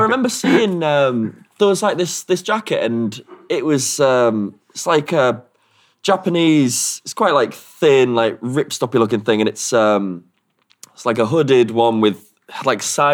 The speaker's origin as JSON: {"language": "English", "region": "Yorkshire and the Humber", "country": "United Kingdom", "said": "And I think I'm still... I'm a Yorkshire man, so it's I'm tight as fuck, so I think that's where most of it comes from."}